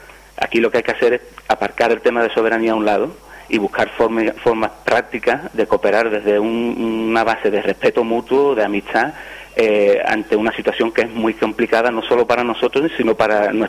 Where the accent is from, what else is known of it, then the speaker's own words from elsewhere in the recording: Gibraltar; Nosotros somos británicos. Queremos seguir siendo británicos, tanto nosotros como el Peñón